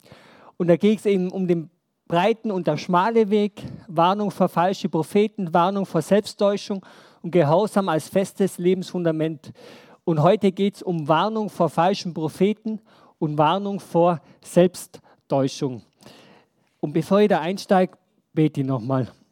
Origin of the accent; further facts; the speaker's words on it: Reith, Tyrol, Austria; ich bin in Reuth im Alphof aufgewachsen, wir hatten so ein Gästehaus